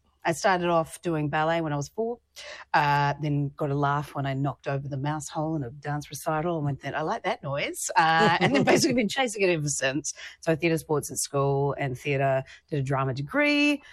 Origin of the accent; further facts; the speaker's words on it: Christchurch, Canterbury, New Zealand; now in Auckland, New Zealand; I am from New Zealand, Aotearoa, New Zealand. Grew up in Ōtautahi Christchurch, live in Tamaki Makaurau, Auckland.